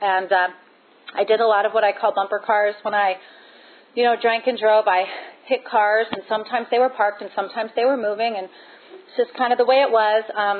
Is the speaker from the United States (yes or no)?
yes; Baltimore, Maryland, United States; I grew up in Baltimore in a very, you know, average middle-class home